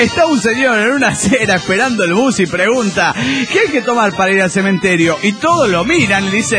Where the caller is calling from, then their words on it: San Salvador, El Salvador; de San Salvador, El Salvador.